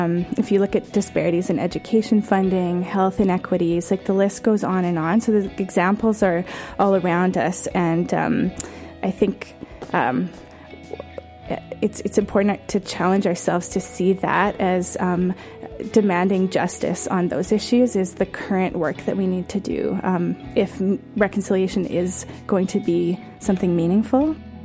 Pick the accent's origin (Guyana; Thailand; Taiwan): Thailand; also born or lived in Winnipeg, Canada; I'm a Mennonite, and I have some deep connections with the Mennonite Central Committee, actually. I grew up in Thailand as an MCC kid